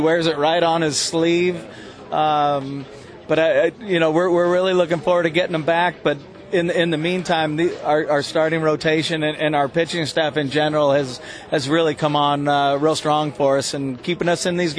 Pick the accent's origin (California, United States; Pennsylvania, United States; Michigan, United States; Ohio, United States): California, United States; San Carlos; also born or lived in San Francisco; Yeah, I grew up, born in San Francisco, but I grew up in San Carlos, St. Charles High School, St. Charles Grade School, Sarah High School, College of San Mateo